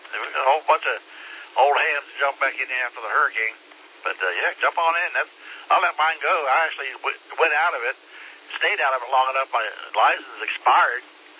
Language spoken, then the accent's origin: English; North Carolina, United States; And NC, because I'm from North Carolina.